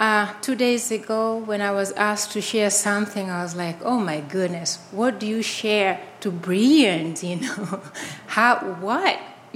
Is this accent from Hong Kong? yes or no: no; Kenya; also born or lived in Uganda; I'm from Kenya. I was born in Kenya, grew up in Kenya, and half in Kenya and half in Uganda.